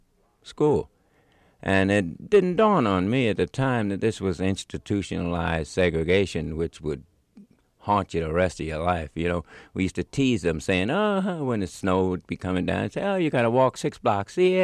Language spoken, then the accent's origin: English; Philadelphia, Pennsylvania, United States; Well, Philadelphia was always a rough place, and especially South Philadelphia. It wasn't exactly a bed of roses down there. It was a ghetto. And my early memories of when I was growing up was that the fact that they were, the neighborhood was mixed.